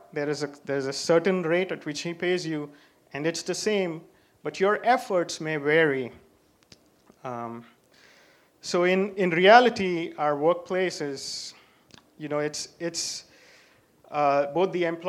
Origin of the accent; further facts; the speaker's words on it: India; moved away as an adult; now in United States; I grew up in India, and I completed my bachelor's degree in India and then came over to U.S. For graduate school.